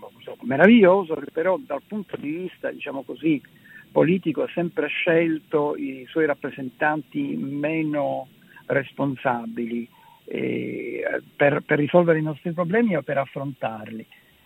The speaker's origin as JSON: {"language": "Italian", "town": "Palermo", "region": "Sicily", "country": "Italy", "said": "io sono di Palermo"}